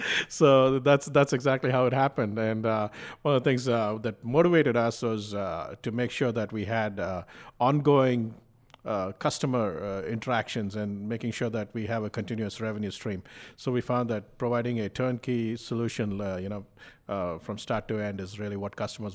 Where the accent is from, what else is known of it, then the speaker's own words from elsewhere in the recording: India; moved away as an adult; now in United States; I grew up in India, graduated from Delhi College of Engineering.